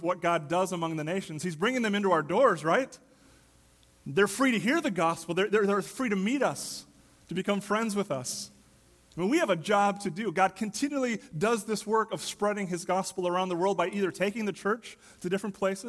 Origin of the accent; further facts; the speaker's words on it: Wausau, Wisconsin, United States; First house I grew up in Wausau, Wisconsin, this little yellow house on a street called Plummer Street.